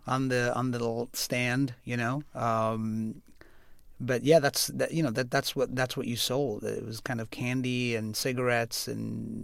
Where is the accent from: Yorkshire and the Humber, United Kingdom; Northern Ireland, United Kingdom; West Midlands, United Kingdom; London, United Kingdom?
Yorkshire and the Humber, United Kingdom; Bradford; now in United States; I grew up on American pop culture, so everything that I fantasized about to get out of the sort of humdrum world of Bradford was about America. So when we decided to move there, I was on the plane.